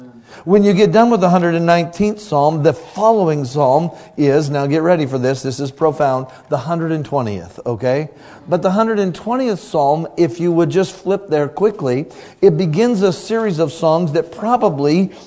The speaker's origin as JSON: {"language": "English", "region": "Montana", "country": "United States", "tie": "born or raised there", "said": "And of course, born and raised in Montana, I thought they had to do with temperature at first, but they don't."}